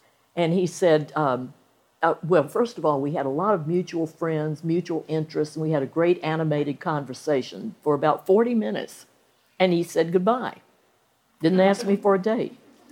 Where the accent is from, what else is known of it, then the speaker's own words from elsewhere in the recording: Salisbury, North Carolina, United States; There's a young man who's disabled in my hometown of Salisbury, North Carolina.